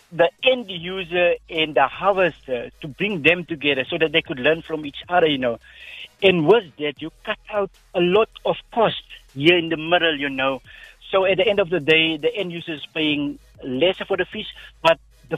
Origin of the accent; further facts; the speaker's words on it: Lamberts Bay, Western Cape, South Africa; growing up in Lamberts Bay where I've been born in a fisher family, you know.